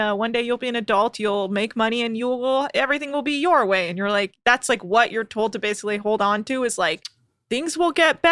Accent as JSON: {"language": "English", "region": "California", "country": "United States", "tie": "born or raised there", "said": "That's the great thing about growing up in California is, like, we didn't witness certain things that other people did. And we had the nice kind of coastal bubble."}